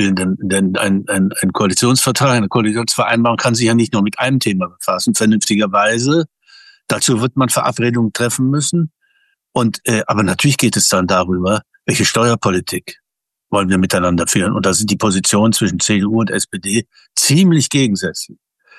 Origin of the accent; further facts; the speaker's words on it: East Germany, Germany; als Ostdeutscher, als einer, der volle 40 Jahre DDR erlebt hat und der seit 30, 35 Jahren sich bemüht, für die Demokratie zu kämpfen, auch in Ostdeutschland